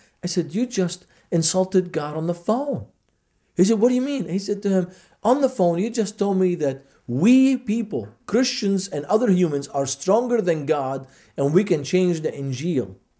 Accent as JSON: {"language": "English", "country": "Lebanon", "second_language": "English", "said": "I said, I'm from Lebanon."}